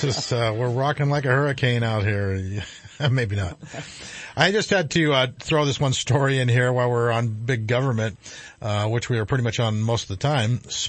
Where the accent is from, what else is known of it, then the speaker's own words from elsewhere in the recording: Yreka, California, United States; I mean, I was born in Wairika and raised up there, so I know what Siskiyou County's about.